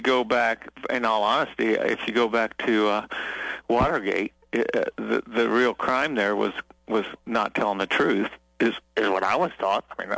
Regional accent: Urbana, Illinois, United States; born there; I mean, I was born right there in Urbana, Stevie.

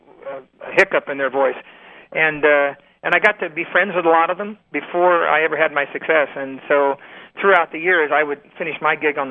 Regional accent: West Coast, United States; also born or lived in Nevada; now in Nashville, United States; Unlike some of the guys maybe from Texas or Tennessee or Georgia that had country success, I came from the West Coast, and maybe like … a few others, I kind of migrated to Nashville

